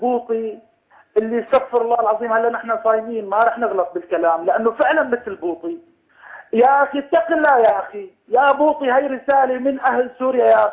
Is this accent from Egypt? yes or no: no; Saudi Arabia; من السعودية.